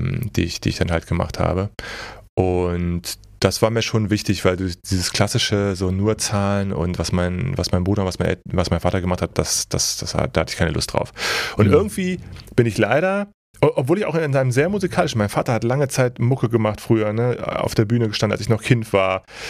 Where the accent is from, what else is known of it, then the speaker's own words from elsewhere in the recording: Göttingen, Lower Saxony, Germany; Ich komme ja aus Göttingen. Göttingen ist halt nicht so, ich meine, Göttingen ist eine Unistadt, ja, Universitätsstadt, genau wie Münster und so, und eigentlich echt schnuckelig, aber wenn du in so einer Stadt groß geworden bist